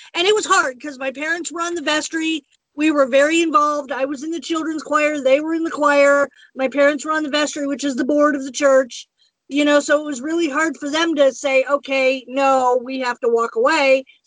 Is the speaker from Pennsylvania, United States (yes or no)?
yes; Pennsylvania, United States; I live in Harrisville, Pennsylvania, which is about 45 minutes away from my hometown. We're 45 minutes south of my hometown.